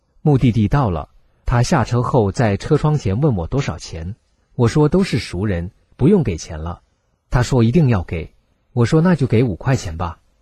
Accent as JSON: {"language": "Chinese", "country": "China", "said": "作为一个中国人，我认为这是最大的耻辱。"}